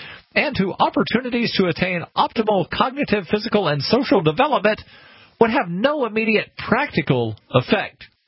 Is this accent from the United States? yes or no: yes; Alabama, United States; I was born and raised in Alabama, where, you know, like, the football program and the basketball program funded all of the other athletic programs.